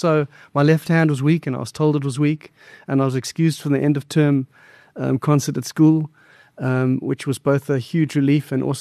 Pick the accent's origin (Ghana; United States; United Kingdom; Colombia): United Kingdom; Hart Bay; because I grew up in Hart Bay and the rain was sort of horizontal, sort of hitting the window. Hart Bay was miles away from anything.